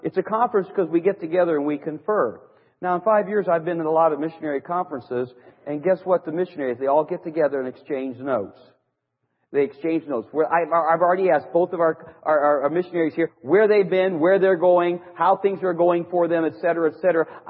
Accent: Ohio, United States; They get right up behind me because I'm from Ohio.

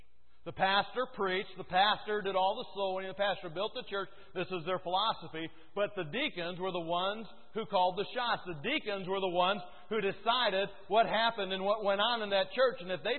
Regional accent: Michigan, United States

